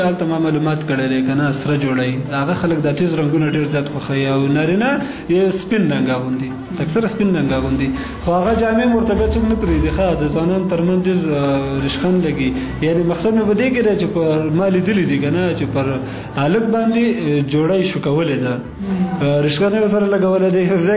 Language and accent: Pashto; Kunar, Afghanistan; زه اصلا د کونړ ولایت اوسېدونکی یم.